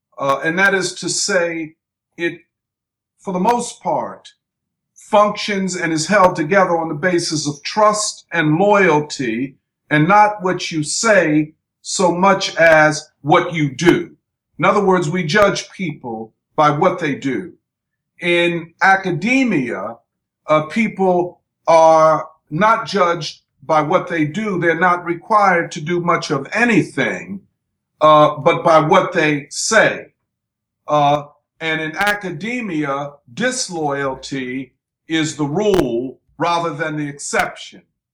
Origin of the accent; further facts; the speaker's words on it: Philadelphia, Pennsylvania, United States; North Philadelphia is where Temple is. I am from North Philadelphia.